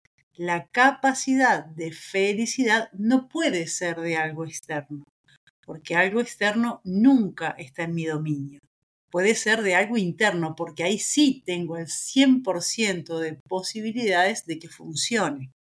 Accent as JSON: {"language": "Spanish", "country": "Uruguay", "said": "Me dicen, bueno, pero vos no sos uruguaya. Sí, sí, soy uruguaya"}